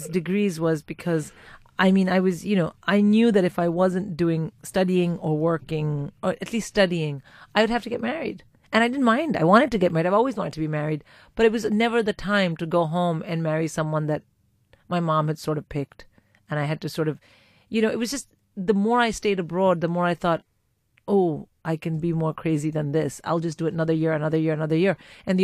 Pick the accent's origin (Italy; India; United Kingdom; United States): India; even though I was born and brought up in India